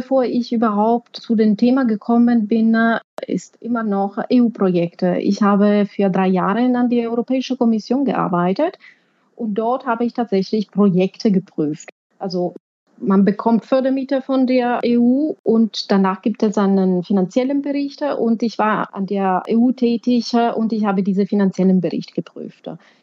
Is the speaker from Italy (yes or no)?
yes; Italy; now in Berlin, Germany; Ich komme ursprünglich aus Italien. Ich bin jetzt seit 2011 in Deutschland. In der Zwischenzeit habe ich auch meine deutsche Nationalität